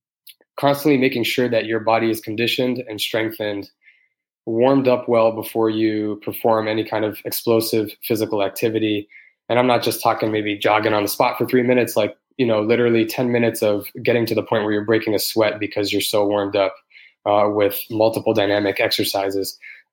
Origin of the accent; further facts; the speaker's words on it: Toronto, Ontario, Canada; I was born and raised in Toronto